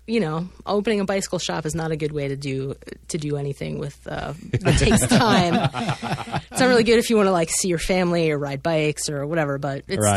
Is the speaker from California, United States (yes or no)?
no; Maine, United States; I mean, I grew up in New England and Maine and worked in shops there.